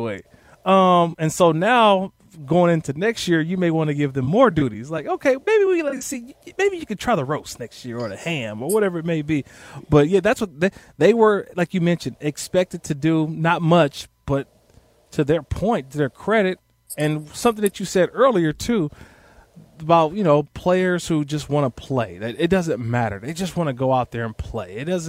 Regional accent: Oakland, California, United States; growing up in Oakland, California, and just his story, right? You know, when I go back home to the hometown

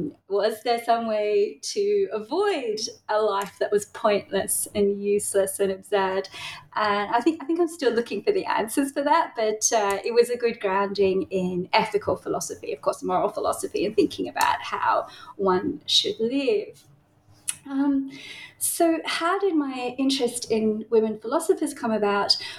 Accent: Tasmania, Australia; now in Melbourne, Australia; I'm currently a professor of philosophy at Monash University in Melbourne. I grew up in Tasmania

